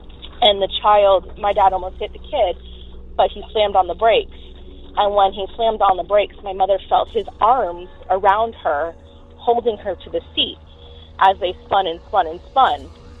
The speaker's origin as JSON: {"language": "English", "region": "Florida", "country": "United States", "said": "I'm from Florida, so I'm not quite sure, but upstate New York, it's really slippery and cold"}